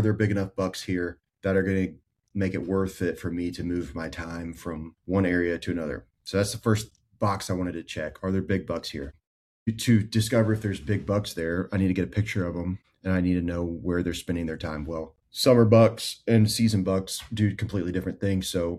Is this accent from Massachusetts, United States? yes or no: no; South Carolina, United States; You know, I grew up in South Carolina